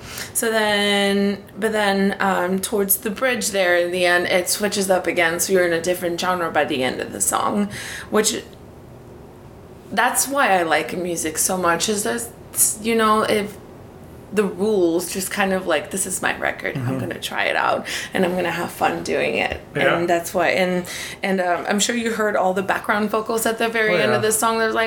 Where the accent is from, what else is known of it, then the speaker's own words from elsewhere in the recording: Madagascar; So since I'm from Madagascar, and I haven't released a new record over there in a little while